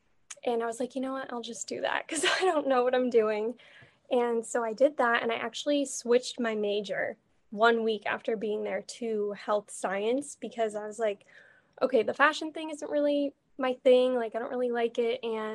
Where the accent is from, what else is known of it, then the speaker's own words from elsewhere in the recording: Boston, Massachusetts, United States; I am from the Boston area in Massachusetts.